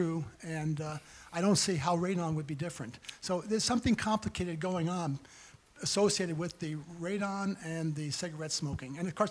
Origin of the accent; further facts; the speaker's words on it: United States; I'm from the United States.